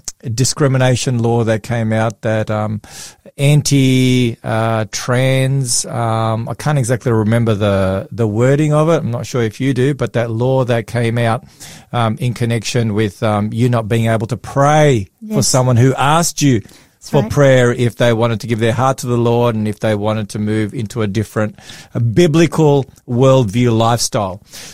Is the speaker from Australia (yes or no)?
yes; Victoria, Australia; I'm from Victoria, Sharissa.